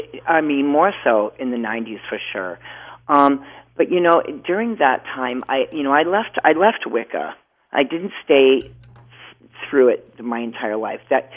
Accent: New Hampshire, United States; I grew up in the woods of New Hampshire

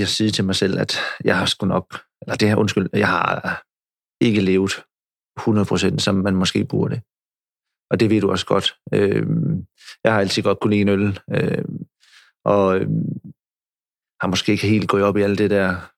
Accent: Silkeborg, Central Denmark Region, Denmark; For jeg kommer fra Danmark og Silkeborg

